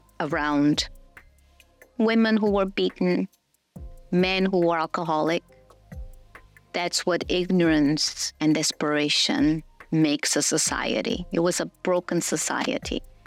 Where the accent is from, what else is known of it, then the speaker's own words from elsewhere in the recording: Azores, Portugal; now in Canada; I think I love being Azorean just as much as I love being Portuguese, just as much as I love being Canadian.